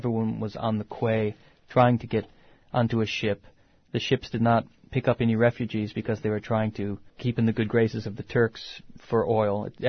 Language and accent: English; Detroit, Michigan, United States; And my childhood, the experience of growing up in Detroit was one of watching a city slowly fall apart and the buildings be bulldozed.